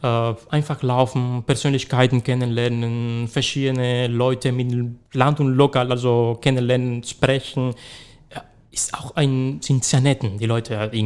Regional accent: Mayarí, Holguín, Cuba; born there; German is a second language; Das liegt eigentlich ganz in der Nähe von meinem Geburtsort, also Mayari, mein kleines Dorf.

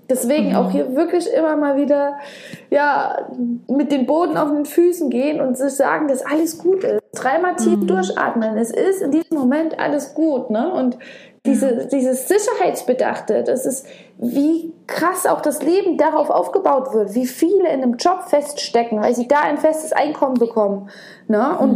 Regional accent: Germany; wie wir Deutschen aufgewachsen sind, wie sicherheitsbedacht wir sind

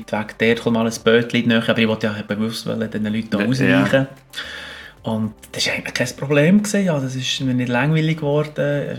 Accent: Bern, Switzerland; ich zwar in Bern lange daheim war, und als Berner

